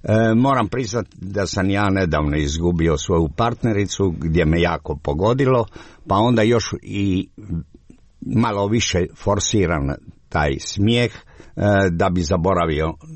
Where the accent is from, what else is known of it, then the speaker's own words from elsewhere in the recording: Dalmatia, Croatia; Ja sam rekao da sam iz Jugoslavije, iz Dalmacije.